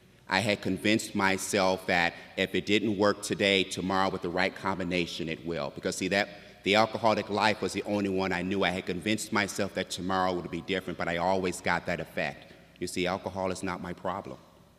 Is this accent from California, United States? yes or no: no; Milwaukee, Wisconsin, United States; born there; I was born in Milwaukee, Wisconsin.